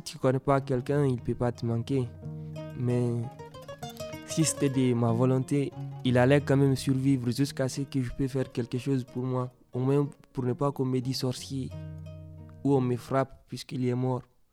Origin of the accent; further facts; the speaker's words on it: Kankan, Kankan Region, Guinea; born there; … Je suis né à Cancan en 2001, le 28 11e mois.